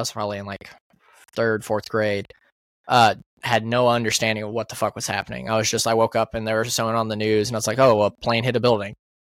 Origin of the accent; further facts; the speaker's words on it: Indiana, United States; because we grew up in Indiana. That was where I was born. I was born in Plymouth.